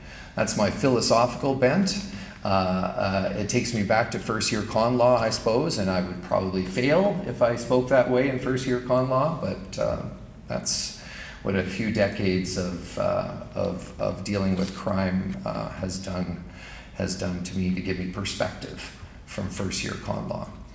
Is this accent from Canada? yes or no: yes; Canada; I think being inhospitable as a Canadian perhaps is against my fabric